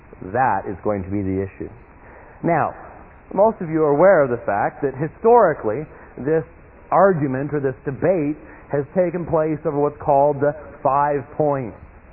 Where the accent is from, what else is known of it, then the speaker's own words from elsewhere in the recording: United States; because I'm an American and I've got the Bill of Rights.